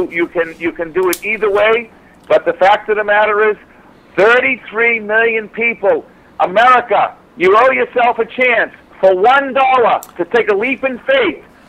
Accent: Boston, Massachusetts, United States; born there; because I was born in Boston. I grew up a Democrat with the Kennedys. I traveled the world for 30 years.

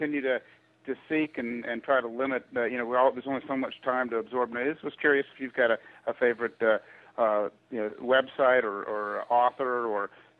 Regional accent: Ohio, United States; now in Oklahoma, United States; My dad was a Kentucky boy, and I grew up in Ohio. I'm out here in Oklahoma now

